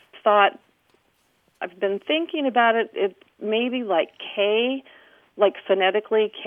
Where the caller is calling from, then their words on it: North Carolina, United States; I'm calling from Chowan County Library in North Carolina.